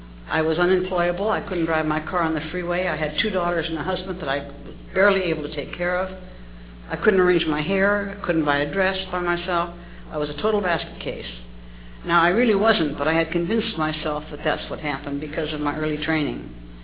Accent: Reno, Nevada, United States; I was born and raised in Reno. My grandfather homesteaded Reno and built the famous courthouse and many of the schools.

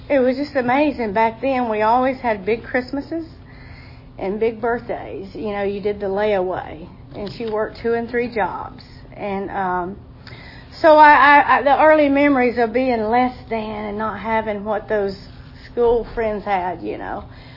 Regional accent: Cartersville, Georgia, United States; also born or lived in Rome; I was born in Rome. We grew up in the big city of Cartersville, Georgia, Bartow.

